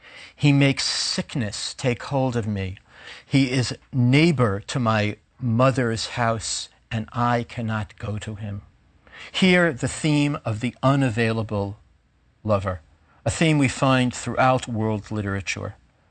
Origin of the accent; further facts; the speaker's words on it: Brooklyn, New York, United States; born there; I was so excited because I was born in Brooklyn.